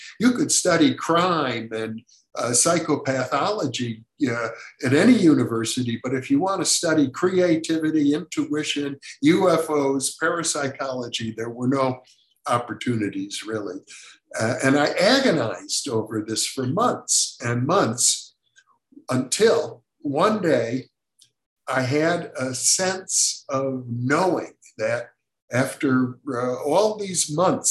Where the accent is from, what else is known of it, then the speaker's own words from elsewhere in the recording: Wisconsin, United States; a psychologist from Wisconsin, my home state, named Ila Zeebel